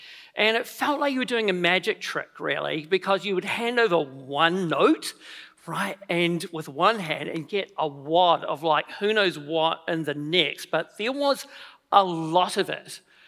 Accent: Nelson, New Zealand; I grew up in Nelson, and which is, I think, the smallest city in New Zealand. It's a very small city with an incredibly small gene pool also.

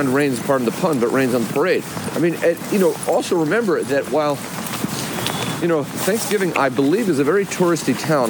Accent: California, United States; when I was growing up in California.

